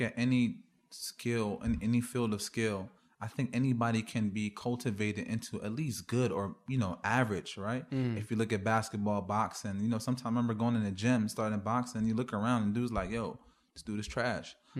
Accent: United States; So, you know, growing up in America, like, the kids are brutal, man.

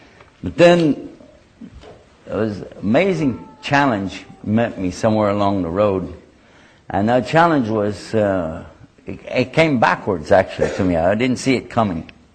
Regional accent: Texas, United States; accent: Texan; Although I have to simultaneously translate from my native language of Texan.

